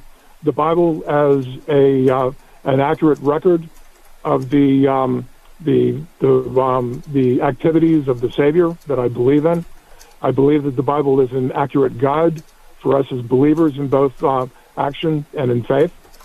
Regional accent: Deep South, United States; I was born and raised in the Deep South.

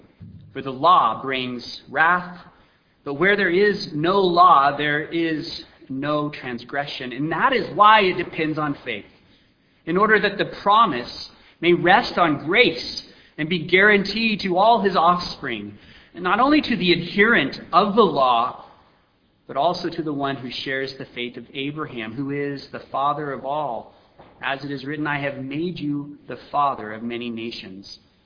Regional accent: Los Angeles, California, United States; It's not Flint, Michigan. I came from Los Angeles directly.

